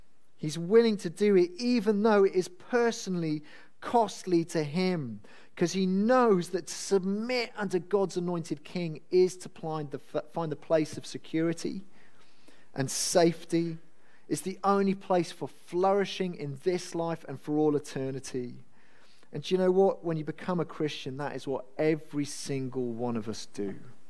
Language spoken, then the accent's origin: English; Wales, United Kingdom; And as a Brit, as a Welshman, I find it a bit uncomfortable.